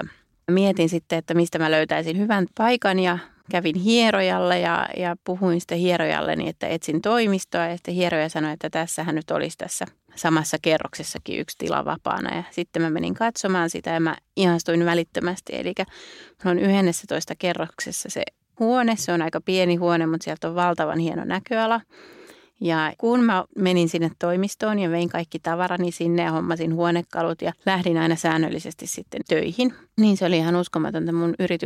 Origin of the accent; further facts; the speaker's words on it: Espoo, Uusimaa, Finland; Et mä oon itse Tapiolasta kotoisin, niin sitten on kiva katsella näitä ikään kuin omia lapsuuden maisemia